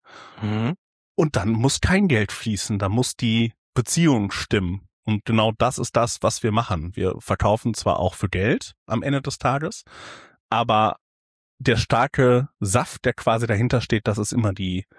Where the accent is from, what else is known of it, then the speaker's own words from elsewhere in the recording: Warstein, North Rhine-Westphalia, Germany; Ich komme hier aus dem schönen Sauerland. Also aus Warstein